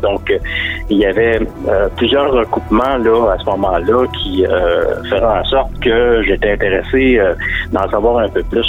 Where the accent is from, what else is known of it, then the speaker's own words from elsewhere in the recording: Sept-Îles, Quebec, Canada; parce que Sept-Îles, c'est ma ville natale.